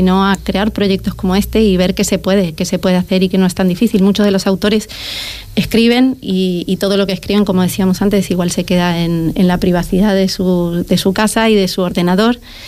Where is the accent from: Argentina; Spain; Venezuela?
Argentina; Bueno, yo soy argentina